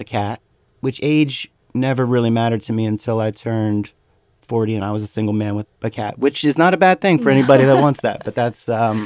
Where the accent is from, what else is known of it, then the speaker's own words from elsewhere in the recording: Pennsylvania, United States; now in Brooklyn, United States; what's the difference between, you know, growing up in Pennsylvania and starting to write songs there as opposed to living in Brooklyn or living in this place or that place?